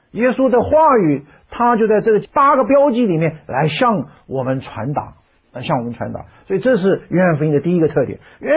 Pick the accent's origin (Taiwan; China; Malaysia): China; 对我们中国人来讲没有概念，因为我们中国人的文化里面没有一个东西叫做基督